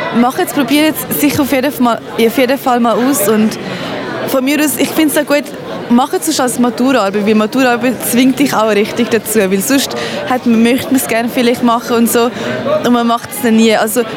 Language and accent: German; Switzerland; weil ich bin da in der Schweiz geboren und aufgewachsen.